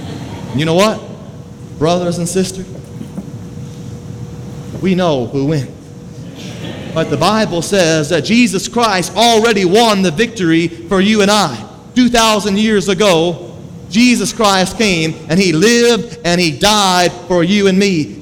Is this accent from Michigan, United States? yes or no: no; Pensacola, Florida, United States; But I'm from Pensacola, Florida. And so I grew up, I'm a big Florida Gator fan.